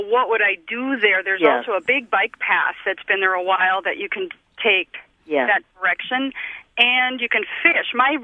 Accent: Duluth, Minnesota, United States; now in Madison, United States; I grew up in Duluth.

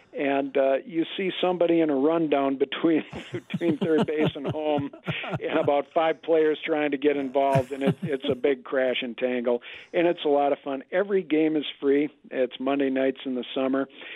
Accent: Oshkosh, Wisconsin, United States; born there; I was born in Mercy Hospital in Oshkosh

